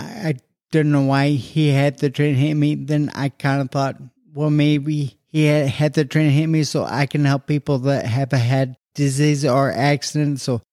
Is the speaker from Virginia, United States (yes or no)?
no; Hillsboro, Illinois, United States; In Hillsboro, Illinois, a small town, very small farm, probably 1,200 acre farm.